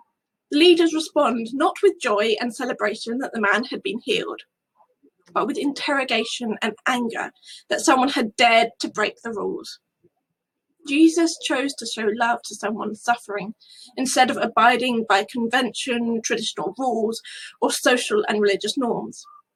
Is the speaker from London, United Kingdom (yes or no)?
yes; London, United Kingdom; As a Londoner, I'm used to following the social convention that you sit in your seat, don't look at anyone else, and you keep yourself to yourself.